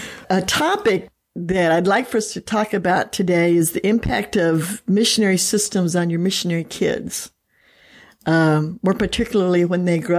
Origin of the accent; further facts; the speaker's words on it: Honduras; I was raised in Honduras, where my parents were missionaries for many, many years. So I am one of those adult missionary kids. And then I also went back to Honduras and worked as a missionary for about 10 years.